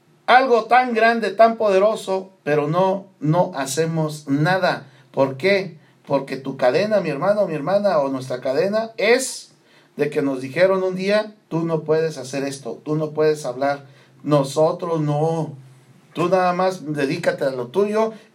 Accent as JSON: {"language": "Spanish", "country": "Mexico", "said": "pues voy a poner el ejemplo de mi país porque soy mexicano"}